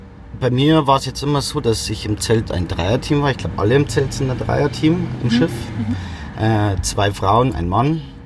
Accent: Bad Aibling, Bavaria, Germany; bin aus Rosenheim, genau aus Bad Aibling.

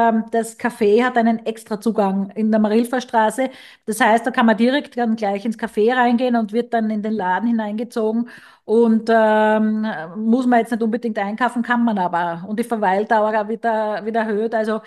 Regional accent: Graz, Styria, Austria; von Graz, von meiner Heimatstadt

